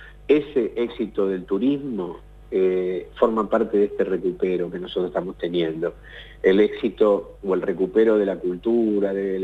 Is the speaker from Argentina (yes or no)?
yes; Argentina